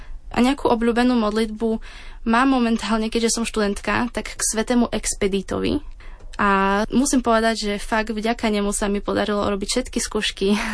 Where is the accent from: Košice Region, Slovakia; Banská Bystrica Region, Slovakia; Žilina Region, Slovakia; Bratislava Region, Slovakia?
Košice Region, Slovakia; Michalovce; Pochádzam z malého mesta na východe Slovenska, Michalovce, ale študujem v Košiciach na Technickej univerzite